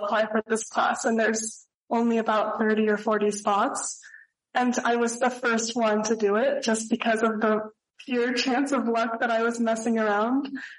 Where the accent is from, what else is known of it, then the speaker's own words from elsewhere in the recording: Bozeman, Montana, United States; I'm from Bozeman, Montana.